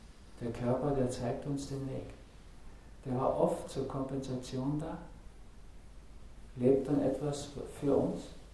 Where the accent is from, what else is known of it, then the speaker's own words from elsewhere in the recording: West Germany, Germany; Ich komme aus der BRD, da ist das nicht so, da sind wir das nicht gewohnt.